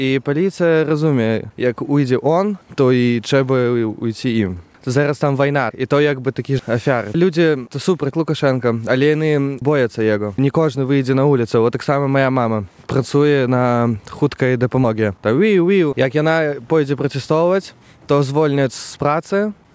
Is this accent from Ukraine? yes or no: no; Belarus; Ja sam z Białorusi jestem. No taka teraz sytuacja na Białorusi.